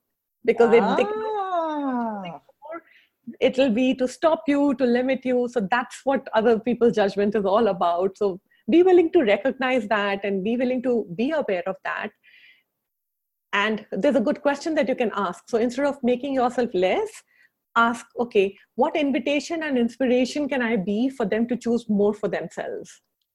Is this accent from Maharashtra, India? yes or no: yes; Mumbai, Maharashtra, India; I am from Mumbai, and I travel all over the world conducting these classes and workshops.